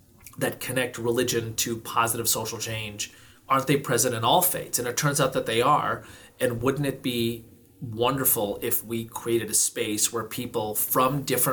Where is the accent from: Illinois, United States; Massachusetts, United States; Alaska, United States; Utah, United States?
Illinois, United States; Glen Ellyn; I grew up in Glen Ellyn, Illinois, which is a western suburb of Chicago. I came to the United States because my dad was was admitted to the MBA program at Notre Dame University in the 1970s.